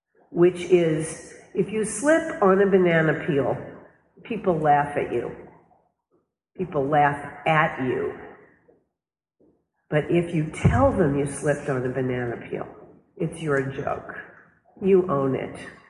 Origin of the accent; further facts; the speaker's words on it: California, United States; also born or lived in New York; I grew up, I was born here in New York. My parents moved us all to California. My parents were screenwriters.